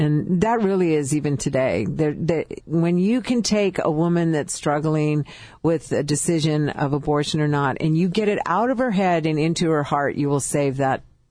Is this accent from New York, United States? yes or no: no; California, United States; now in Moore, United States; I'm all the way in Oklahoma, and I'm from California. In Moore, Oklahoma